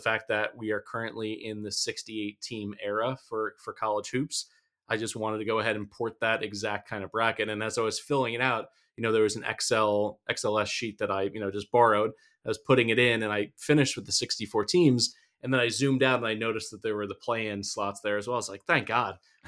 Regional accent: Pennsylvania, United States; And growing up in the Philadelphia area, where everyone else was so laser focused and had the blinders on for the Philly sports teams

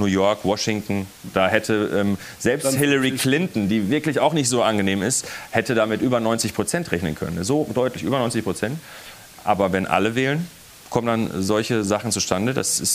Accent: North Rhine-Westphalia, Germany; ich komme ja aus dem Ruhrgebiet.

